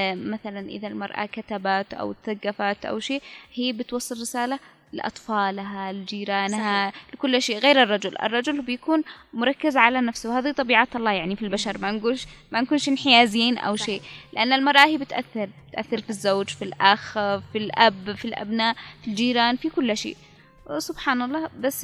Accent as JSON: {"language": "Arabic", "country": "Yemen", "said": "احس انه هذا الشيء جالس عندنا في اليمن"}